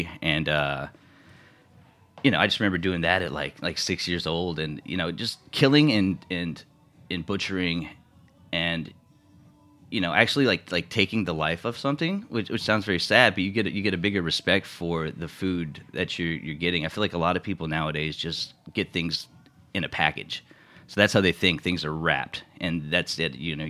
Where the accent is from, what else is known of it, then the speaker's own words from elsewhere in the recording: Houston, Texas, United States; also born or lived in San Antonio; I'm from Houston, Texas.